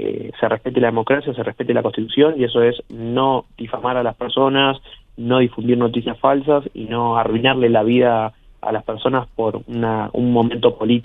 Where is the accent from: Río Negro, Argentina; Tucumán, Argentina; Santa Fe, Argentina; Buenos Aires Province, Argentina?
Buenos Aires Province, Argentina; Lanús; Yo soy de Buenos Aires, soy de Lanús puntualmente. En este momento estoy en Bariloche unos días trabajando.